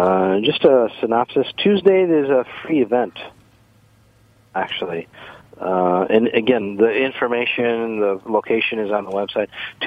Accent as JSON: {"language": "English", "town": "Minneapolis", "region": "Minnesota", "country": "United States", "said": "I'm from Minneapolis"}